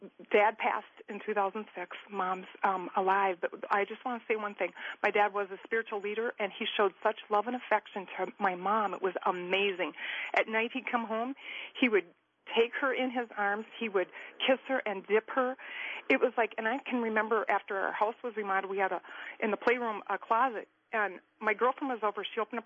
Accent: Centerville, United States; I'm from Centerville.

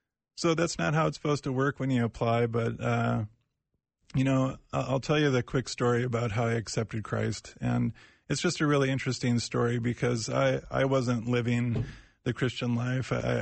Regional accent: Edina, Minnesota, United States; also born or lived in Bloomington; I thought it would be like growing up in West Bloomington and in Edina.

